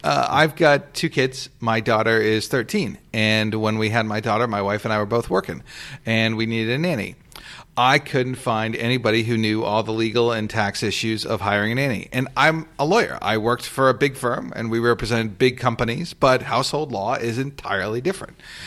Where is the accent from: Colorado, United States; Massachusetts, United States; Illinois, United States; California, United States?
Massachusetts, United States; Fall River; I'm a Massachusetts guy, south of Boston, a city called Fall River.